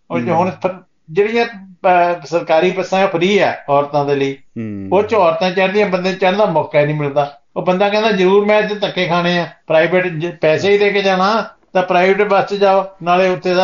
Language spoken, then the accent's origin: Punjabi; Hoshiarpur, Punjab, India; ਅਸੀਂ ਹੁਸ਼ਿਆਰਪੁਰ ਸਾਡਾ ਜ਼ਿਲ੍ਹਾ